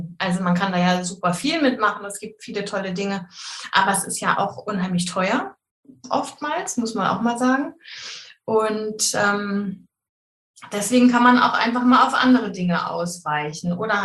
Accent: Hamburg area, Germany; ich komme aus der Nähe von Hamburg und ich bin Mama von zwei kleinen Jungs, die sind 5 und fast 8.

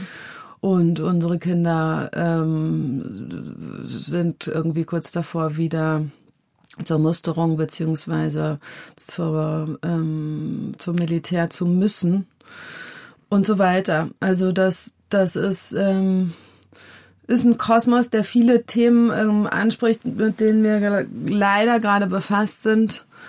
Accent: Berlin, Germany; now in Hamburg, Germany; als Berlinerin und in Hamburg Residierende

